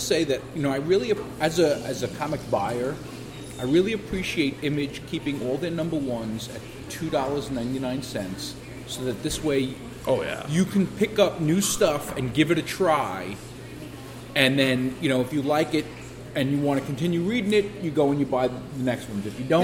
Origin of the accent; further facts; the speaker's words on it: Brooklyn, New York, United States; accent: Brooklyn; My accent's not English, it's Brooklyn. It's a big difference.